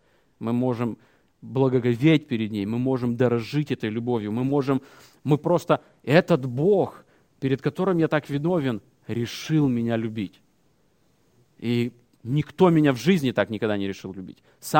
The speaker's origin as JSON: {"language": "Russian", "country": "Ukraine", "tie": "born there", "said": "я родился в Украине, и я крещен в детстве, поэтому я автоматически там христианин."}